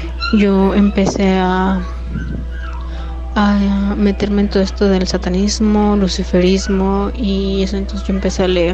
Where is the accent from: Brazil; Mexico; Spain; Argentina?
Mexico; Mexico City; soy de la Ciudad de México, exactamente el DF.